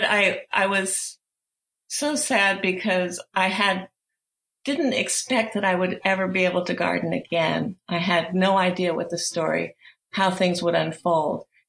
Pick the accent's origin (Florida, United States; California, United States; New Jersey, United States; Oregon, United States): Oregon, United States; Well, you know, I grew up in Oregon, in a kind of a wild area when we first moved there, when I was just like 4 years old or so, but it was a new housing development after the war.